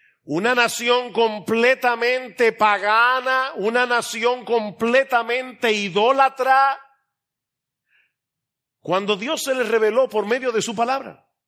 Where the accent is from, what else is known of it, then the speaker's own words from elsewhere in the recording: Dominican Republic; Y nosotros que somos dominicanos